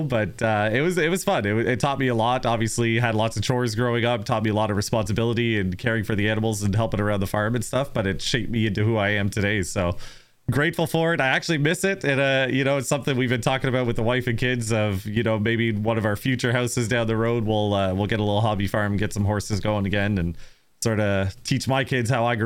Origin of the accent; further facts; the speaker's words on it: Pendleton, Ontario, Canada; So I grew up in a little town in Ontario called Pendleton, a little tiny town on a horse farm.